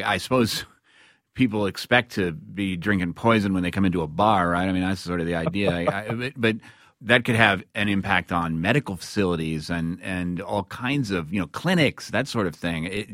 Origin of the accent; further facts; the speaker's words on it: Gary, Indiana, United States; I grew up in Gary, and I remember one year we had a particularly hard winter with a lot of snow.